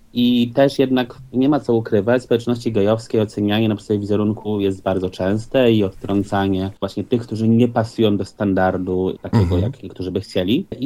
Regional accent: Warsaw, Masovian Voivodeship, Poland; no bo tutaj jesteśmy obaj z Warszawy

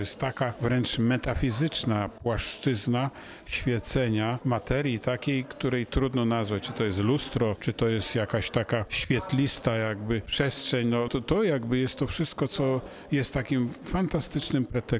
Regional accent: Dołhobrody, Lublin Voivodeship, Poland; Rzeka Bug, ponieważ ja nad tą rzeką się urodziłem, wychowałem we wsi Dołhobrody, powiat Włodawa, niedaleko takiego sanktuarium bardzo ważnego w Kodniu, Matki Boskiej Kodeńskiej nad Bugiem.

